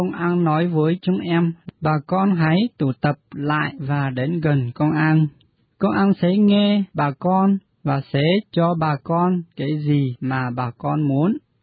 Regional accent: Ha Giang, Vietnam; Em là người Hmong, quê của em là ở Hà Giang.

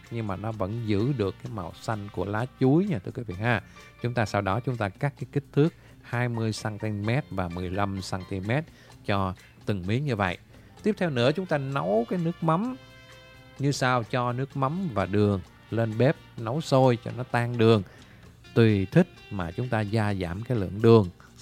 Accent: Hue, Thừa Thiên Huế, Vietnam; now in United States; Mình người Huế chắc chắn là cái món này là món ruột truyền thống.

